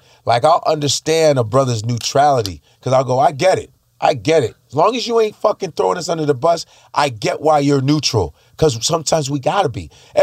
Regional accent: the South, United States; I say a lot of sayings that don't make no damn sense, but that's just the way I talk. I'm from the South, Skip.

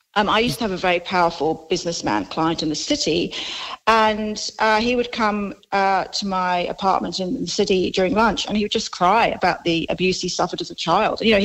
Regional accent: London, United Kingdom; as a teenager, I used to go to France with my family because I'm from London

